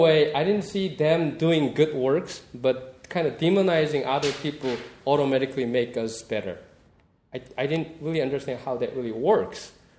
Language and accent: English; South Korea; That's the message I heard when I was growing up in Presbyterian Church in South Korea, that everybody outside our church are damned, but we are okay because we're all saved.